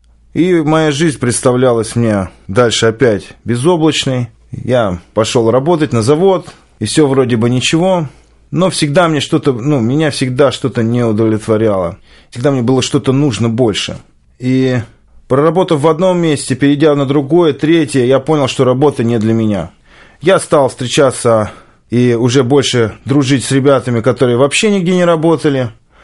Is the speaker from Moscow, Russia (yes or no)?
yes; Moscow, Russia; я из Москвы, а мне 33 года, совершенно недавно исполнилось, и я вошел в возраст Иисуса Христа.